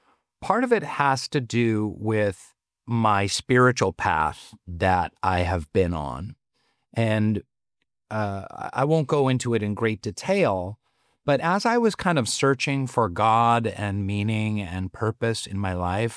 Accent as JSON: {"language": "English", "town": "Seattle", "region": "Washington", "country": "United States", "tie": "born or raised there", "said": "But really, it's about growing up in Seattle. And I'm so blessed to have grown up in the Pacific Northwest"}